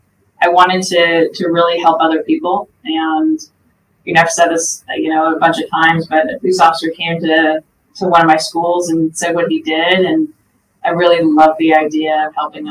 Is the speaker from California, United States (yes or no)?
yes; Malibu, California, United States; also born or lived in Santa Monica; Yeah, so I was born in Santa Monica. My family, both my parents were born in the LA area and were raised in the LA area. But we were living in Malibu, of all places